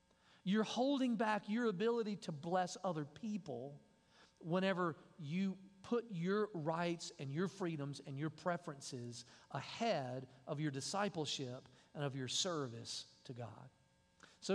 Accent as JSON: {"language": "English", "region": "Mississippi", "country": "United States", "accent": "redneck country", "said": "I love my accent. And when I call my friends from Mississippi, I just slide right back down into it. And I'm proud of my accent."}